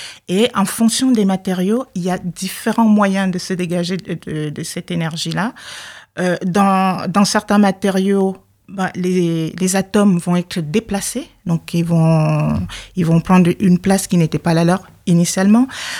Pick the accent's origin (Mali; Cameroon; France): Cameroon; moved away; Mais je venais du Cameroun et je connaissais pas bien le milieu.